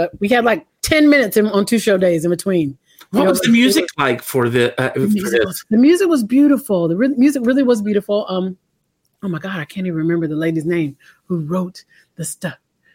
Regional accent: North Carolina, United States; also born or lived in Rochester, New York / Philadelphia; The snow came and my family was like, no, we're out of there because we're from North Carolina. I don't know what this snow stuff is. So we moved.

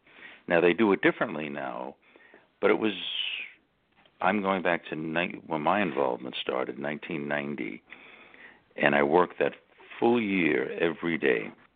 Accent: New York, United States; Have I lived in New York? Oh, yes, I was born and raised here. Yeah, I was born and raised on the East Coast

